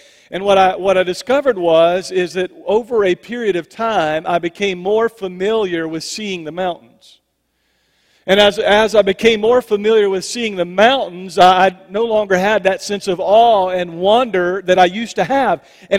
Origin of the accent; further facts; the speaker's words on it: Manning, South Carolina, United States; I grew up in the lower part of the state, and in Clarendon County. My hometown is Manning, and down there it's flat land, it's sandy land